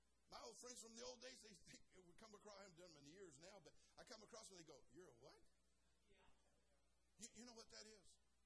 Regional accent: California, United States; See, now I'm from California. So we got a few odd things in California.

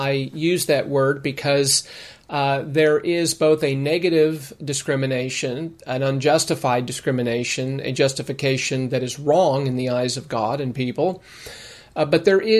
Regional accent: Las Vegas, Nevada, United States; My house, my apartment where I grew up in Las Vegas, we were poor, but my mom loved to bake

